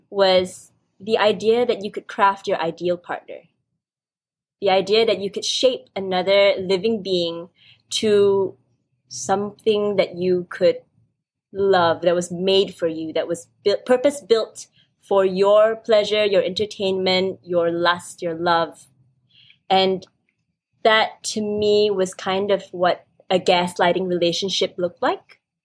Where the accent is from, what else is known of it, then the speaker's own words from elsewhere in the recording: Malaysia; now in Singapore; growing up in Malaysia, coming to Singapore